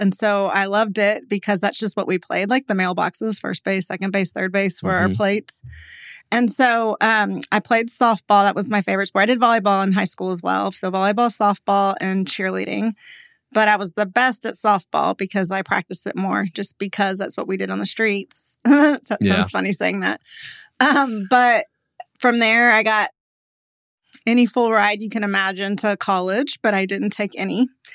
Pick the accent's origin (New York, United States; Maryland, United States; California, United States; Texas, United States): Texas, United States; Sugar Land; I grew up in Sugarland, went to Tech, graduated from Tech, started teaching.